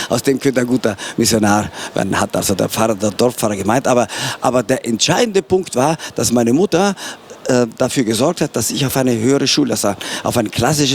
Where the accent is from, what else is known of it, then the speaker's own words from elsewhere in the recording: Trentino-Alto Adige, Italy; moved away as an adult; Ja, nein, für mich nicht, das war ja meine Heimat.